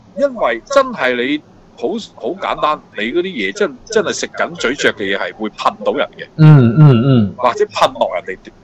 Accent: Shanghai, China; 即系我哋上海人咧，就茶叶蛋咧，好多时都隔夜噶

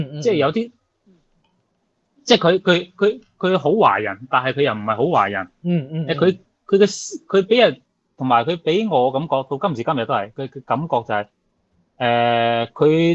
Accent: Xinhui, Guangdong, China; Cantonese is a second language; 因为我乡下。讲咧唔系讲广东话嘅，我哋讲咧系我哋系讲新会话嘅

